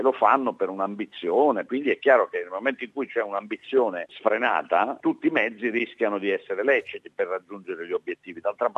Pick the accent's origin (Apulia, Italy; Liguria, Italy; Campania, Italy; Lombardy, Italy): Apulia, Italy; Bari; la città di Bari, io sono di Bari